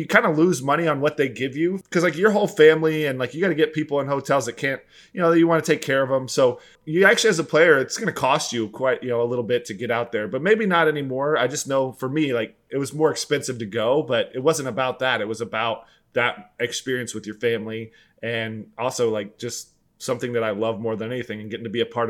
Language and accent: English; Arlington, Texas, United States; And, you know, growing up in Arlington.